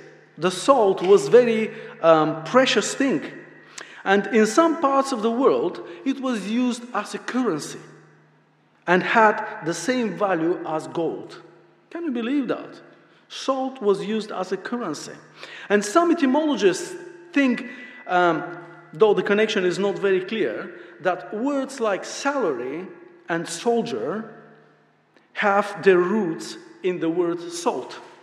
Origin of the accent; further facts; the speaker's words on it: Bulgaria; There is a city in Bulgaria, my home country, called Varna.